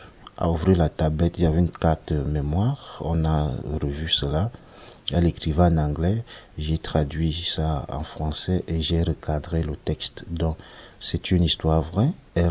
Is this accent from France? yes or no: no; Cameroon; moved away as an adult; moi je suis du Cameroun. Déjà, il faut savoir que je suis parti du Cameroun pour des problèmes politiques, pour des problèmes académiques, quoi.